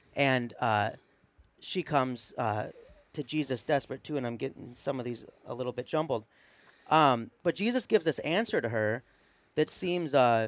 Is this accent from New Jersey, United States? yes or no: no; Detroit, Michigan, United States; they were screaming all night and it bothered my wife, but I was from Detroit, so I was kind of used to it.